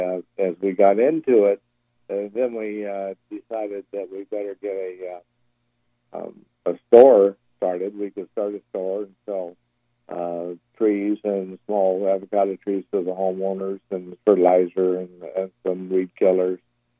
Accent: Riverside, California, United States; born there; I was born in Riverside

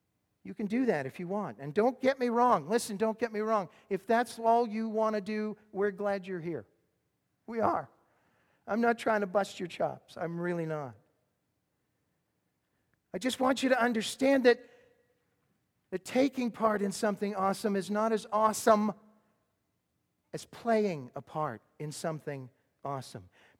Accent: Massachusetts, United States; My defense, I grew up in Massachusetts, northeastern Massachusetts.

